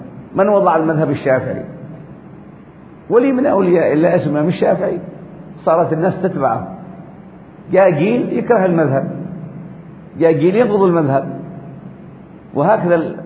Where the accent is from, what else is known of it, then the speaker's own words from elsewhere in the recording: Yemen; مثلا عندنا في اليمن كانت أنظمة، جاءت حوادث وانقلابات وتغيرت الثورة